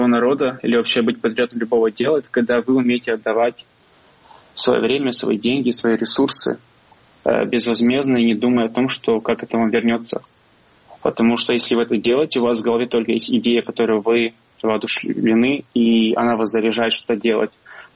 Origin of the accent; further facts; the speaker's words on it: Crimea, Ukraine; я крымский татарин, не татарин, не из Татарстана, я не турок, я не украинец, я не русский, я крымский татарин.